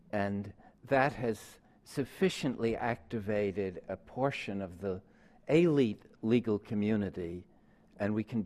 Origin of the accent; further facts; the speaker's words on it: New York City, New York, United States; growing up in New York City and being a Dodger fan